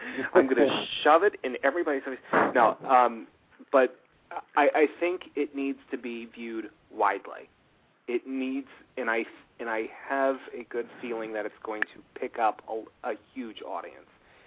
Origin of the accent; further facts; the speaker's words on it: Los Angeles, California, United States; I can tell you, me growing up, I grew up in Los Angeles.